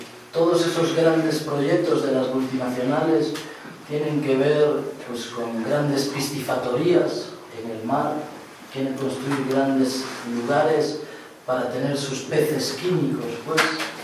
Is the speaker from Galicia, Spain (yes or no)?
yes; Galicia, Spain; llegamos desde Galicia. Galicia es un pueblo con una historia pues muy larga ya, una historia propia.